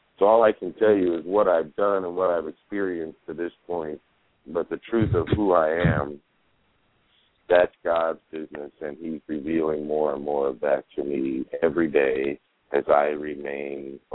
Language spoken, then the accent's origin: English; Compton, California, United States; I grew up in Compton, California, during the 70s and 80s